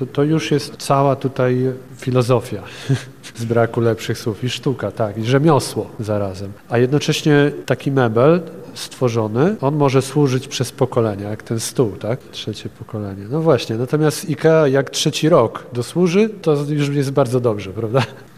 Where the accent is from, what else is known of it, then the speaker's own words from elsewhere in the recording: Lublin, Lublin Voivodeship, Poland; Ja też jestem z Lublina